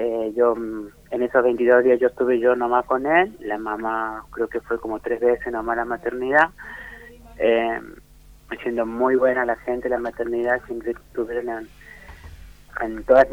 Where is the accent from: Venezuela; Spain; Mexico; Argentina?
Argentina; Córdoba; born there; yo nací acá en Córdoba, capital, en el año 1984, así que tengo 36 años.